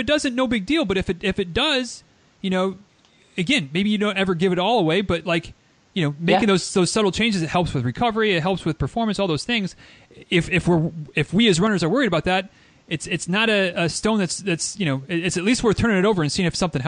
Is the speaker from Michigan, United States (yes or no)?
yes; Michigan, United States; And now being in Central Florida, which it still sounds backwards to me because I grew up in Michigan, so obviously quite different climate zones.